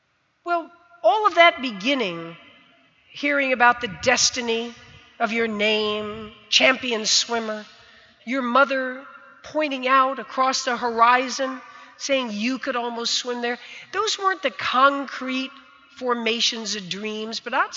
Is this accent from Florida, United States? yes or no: yes; Fort Lauderdale, Florida, United States; Literally, thousands of Cubans flooded into my hometown, Fort Lauderdale, Florida.